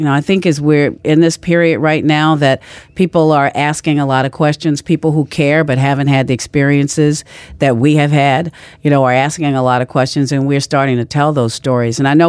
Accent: Virginia, United States; You know, I grew up in Virginia where the national song

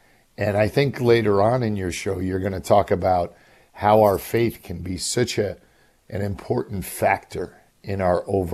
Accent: New York City, New York, United States; I remember growing up in New York City, we'd be standing around somebody's car, you know, six guys, while he's changing the oil and we're talking

